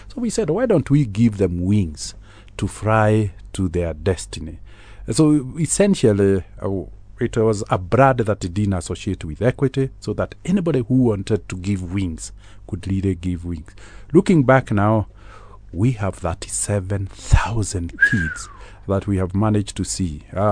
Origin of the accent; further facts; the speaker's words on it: Kenya; I think this is a light that each of us as a Kenyan have, but it's a light that determines our destiny.